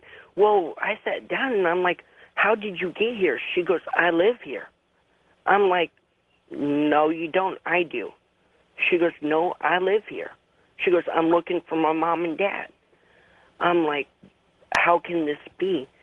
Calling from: Peoria, Illinois, United States; I'm calling from Peoria, Illinois.

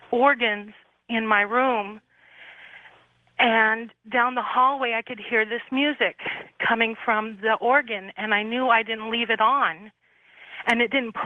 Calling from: Sacramento, California, United States; I'm calling from Sacramento.

